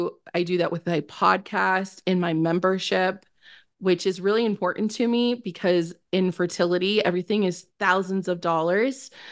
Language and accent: English; Miami, Florida, United States; now in Nebraska, United States; And that I'm not from here. I'm not from Nebraska. I'm from Miami.